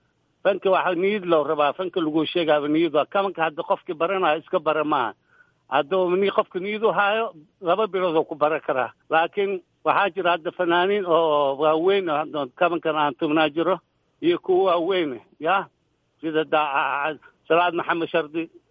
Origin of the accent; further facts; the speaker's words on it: Bulo Burte, Hiran, Somalia; also born or lived in Mogadishu; xamar aan ku dhashay laakiin buuro burtaan aan ku soo barbaaray